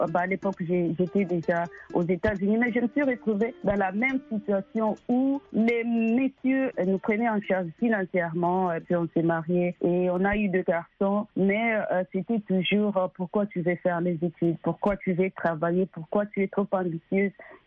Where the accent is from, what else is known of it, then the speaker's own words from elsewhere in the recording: Kinshasa, DR Congo; je suis née et grandie à Kinshasa, la capitale de la République démocratique du Congo. J'ai étudié là-bas à l'université de Kinshasa où j'ai fait les sciences économiques.